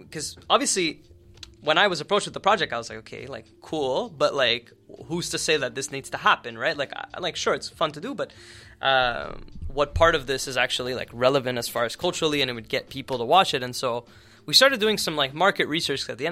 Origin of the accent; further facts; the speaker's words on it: Laval, Quebec, Canada; like I said, I'm from Laval, but I have to be honest when I say the original idea isn't like myself.